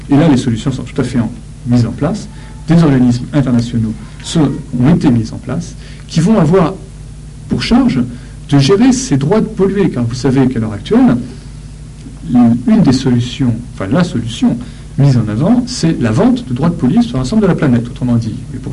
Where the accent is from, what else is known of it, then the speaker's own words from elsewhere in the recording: France; mais chez nous en France, on a l'impression qu'il n'y a plus de politique